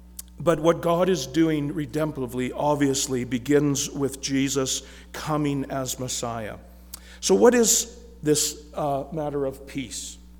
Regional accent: British Columbia, Canada; I grew up on Vancouver Island.

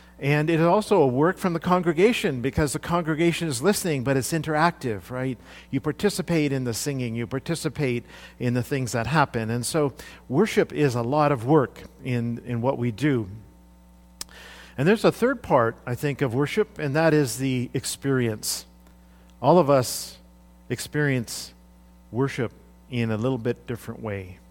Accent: India; When I was growing up in India, in the villages, we would sit down on a floor and worship on the floor.

